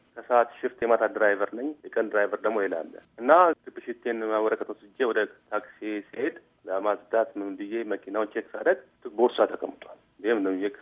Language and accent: Amharic; Addis Ababa, Ethiopia; moved away as an adult; also born or lived in Maryland; now in Las Vegas, United States; እኔ የተወደድኩት አውቶስተራ አካባቢ ነው ያደግኩት፣ ወደ ሰፈር ሰላም አካባቢ ነው እና ከሰገድ ትምህርት ቤት ከቆልፌ ኮምፕሌክስ ነው የተማርኩት።